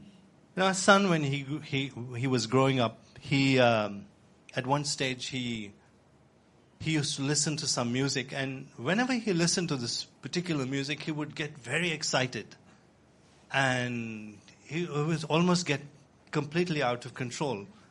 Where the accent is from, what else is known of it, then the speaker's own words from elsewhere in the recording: India; You know, I come from India. And India is a place where yoga started.